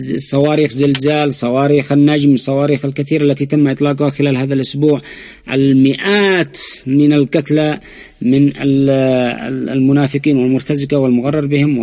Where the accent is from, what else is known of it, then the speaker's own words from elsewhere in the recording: Yemen; ونحن الغلطانين أبناء اليمن والإيمان